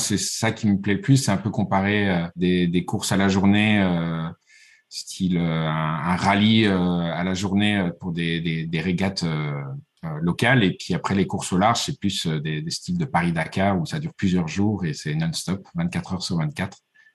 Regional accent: Liège, Wallonia, Belgium; je suis liégeois, j'ai 42 ans

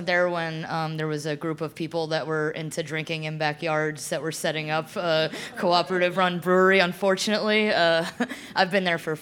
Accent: New Jersey, United States; You know, I'm from New Jersey. I didn't know what a co-op was.

